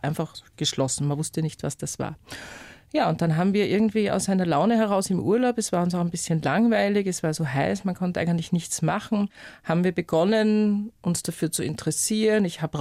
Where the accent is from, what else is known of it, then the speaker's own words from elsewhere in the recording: Upper Austria, Austria; also born or lived in Munich; Ja, also ich bin halt in Oberösterreich aufgewachsen, mehr oder weniger am Land.